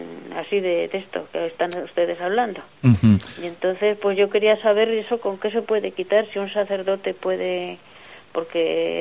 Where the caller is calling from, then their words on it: Guadalajara, Jalisco, Mexico; Mire, yo soy de Guadalajara